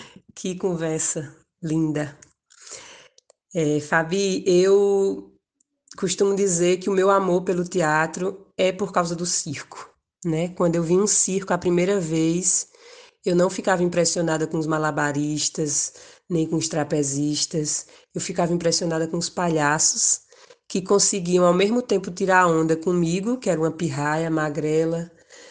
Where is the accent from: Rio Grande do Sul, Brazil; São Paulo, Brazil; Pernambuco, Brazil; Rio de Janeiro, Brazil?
Pernambuco, Brazil; Tuparetama; Ele foi lá na minha cidade, num festival que teve em Tuparetama